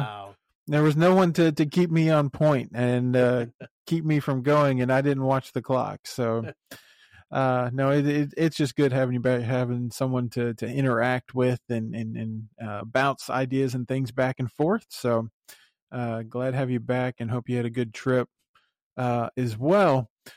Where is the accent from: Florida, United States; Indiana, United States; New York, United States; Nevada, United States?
Florida, United States; I grew up in the Central Florida heat.